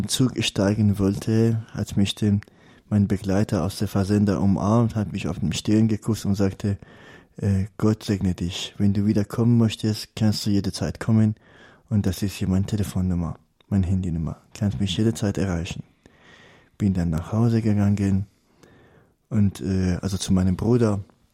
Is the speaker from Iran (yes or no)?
yes; Iran; Ich komme aus dem Iran, aus einem Land, in dem Menschen mit Religion massiv unterdrückt werden.